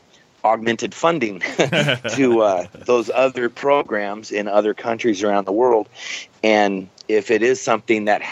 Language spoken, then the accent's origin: English; United States; I was 12 years old. I'm an American.